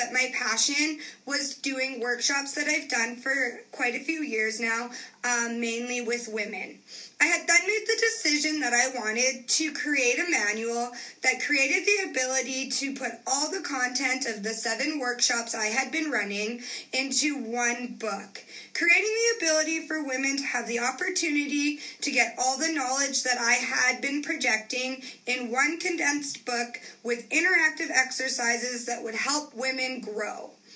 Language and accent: English; Calgary, Alberta, Canada; I'm from Calgary, Alberta